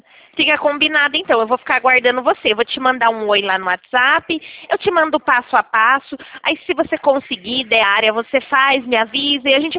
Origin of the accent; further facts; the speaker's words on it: Limeira, São Paulo, Brazil; eu sou de Limeira.